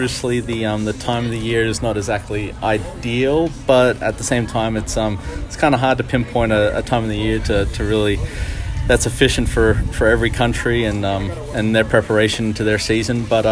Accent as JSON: {"language": "English", "country": "Australia", "tie": "born or raised there", "moved": "yes", "said": "Now, for me, growing up in Australia, you try and get on the field as much as you can in a team environment"}